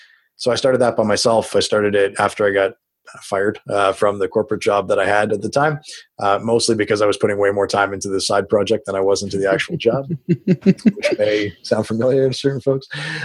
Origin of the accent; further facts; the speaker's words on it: West Coast, Canada; now in Toronto, Canada; coaches and consultants in Toronto, where I'm from professionally, I'm originally from the West Coast.